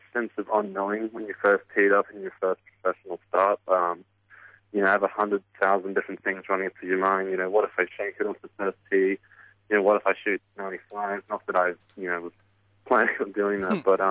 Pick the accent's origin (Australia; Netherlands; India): Australia; now in Las Vegas, United States; even out on the golf course, kind of like my new hometown out here in Las Vegas.